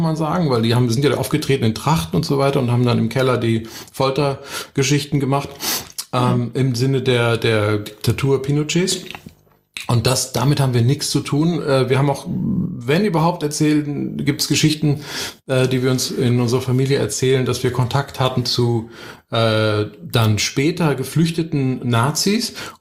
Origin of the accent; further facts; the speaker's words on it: Spain; also born or lived in Berlin, Germany; Und dann bin ich natürlich tatsächlich in Spanien auch noch aufgewachsen, habe da also Spanisch Abitur auch gemacht. Und deswegen ist mir auch das Spanische sehr nah.